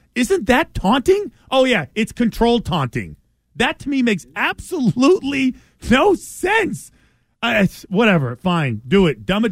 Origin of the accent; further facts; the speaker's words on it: Boston, Massachusetts, United States; You know, I'm from East Boston. You know, we do things different.